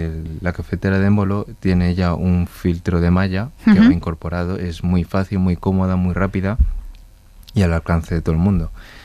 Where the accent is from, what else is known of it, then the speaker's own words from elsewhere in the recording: Murcia, Region of Murcia, Spain; born there; nací aquí en España, sí. Originalmente en Murcia.